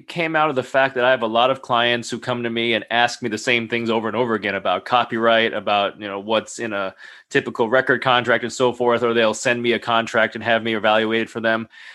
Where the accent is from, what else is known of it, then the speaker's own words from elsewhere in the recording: Jamaica; born there; My family's from Jamaica. I was born in Jamaica, and okay. I grew up listening to a lot of reggae music.